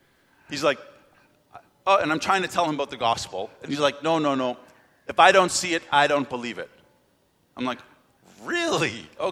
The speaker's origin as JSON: {"language": "English", "country": "Canada", "said": "I'm Canadian. I'm from Canada."}